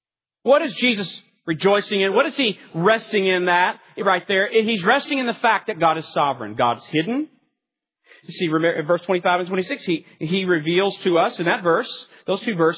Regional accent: Houston, Texas, United States; And I've been in that eye of the hurricane growing up on the Gulf Coast in Houston.

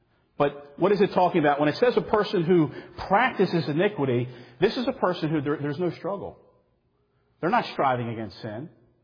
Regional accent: Baltimore, Maryland, United States; When we were little, growing up in Baltimore, I don't know why we did this.

